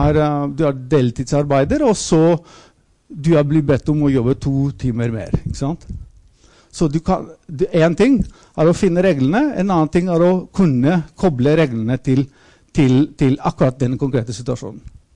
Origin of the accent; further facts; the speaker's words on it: Athens, Attica, Greece; jeg kommer fra Hellas, jeg sa ikke det. Jeg kommer opprinnelig fra Aten.